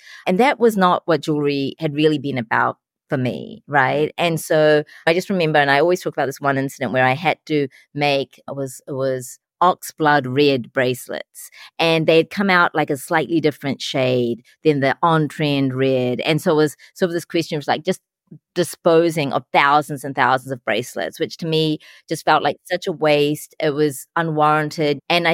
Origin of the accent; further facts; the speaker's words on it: New Zealand; I'm South Asian, I'm Sri Lankan Tamil by origin. I was born and raised in New Zealand. I'm of South Asian descent.